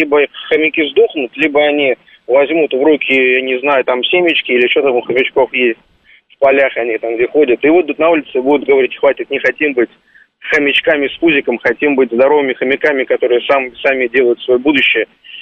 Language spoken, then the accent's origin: Russian; Moscow, Russia; я из Москвы.